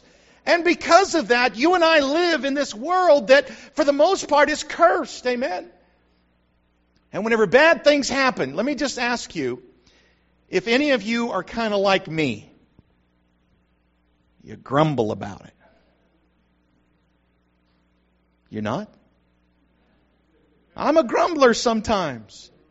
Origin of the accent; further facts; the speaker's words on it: New Mexico, United States; I grew up in New Mexico where if you want to pass somebody, you got about 40 miles to do it.